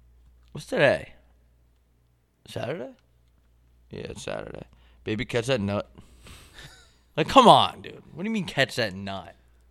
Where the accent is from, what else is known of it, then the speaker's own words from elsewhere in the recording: Long Island, New York, United States; I'm from Long Island. And I always say Long Island people are so dumb, stupid, everything.